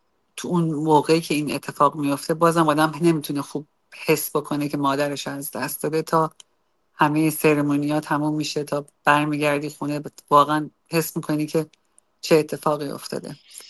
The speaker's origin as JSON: {"language": "Persian", "country": "Iran", "said": "کاش کی میشد که نزدیکتر بودیم، که وطنم بودم، تو ایران بودم"}